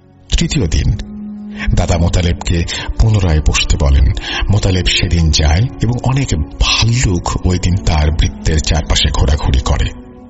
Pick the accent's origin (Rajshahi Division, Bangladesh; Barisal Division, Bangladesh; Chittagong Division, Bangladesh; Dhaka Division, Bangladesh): Rajshahi Division, Bangladesh; Kamarkhanda; আমার বাড়ি সিরাজগঞ্জ জেলার কামারখন্দ থানার ছোট ধোপাকান্দি গ্রামে।